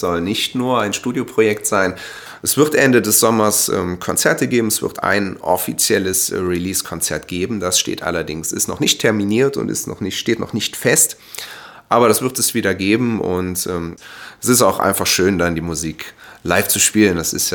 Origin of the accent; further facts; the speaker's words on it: Schöneseifen, North Rhine-Westphalia, Germany; aufgewachsen in Schöneseifen, direkt hinter der Grenze